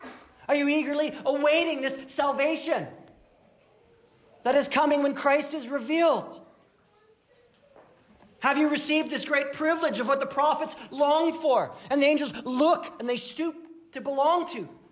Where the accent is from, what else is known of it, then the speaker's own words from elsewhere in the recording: Winnipeg, Manitoba, Canada; I'm from Winnipeg, and if the Jets don't make it past round two, you know what it's going to look like after?